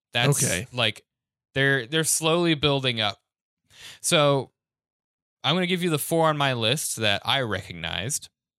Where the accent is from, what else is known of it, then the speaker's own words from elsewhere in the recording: Michigan, United States; born there; but I was born in Michigan.